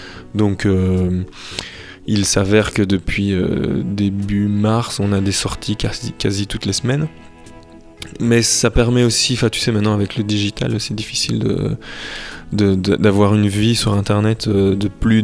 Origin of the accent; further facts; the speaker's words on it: Liège, Wallonia, Belgium; parce qu'on vient de Liège.